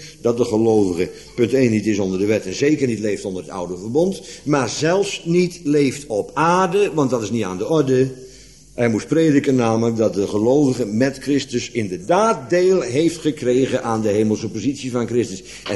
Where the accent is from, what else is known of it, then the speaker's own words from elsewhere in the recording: Netherlands; Laten we als Nederlanders maar niet over koffie gaan praten.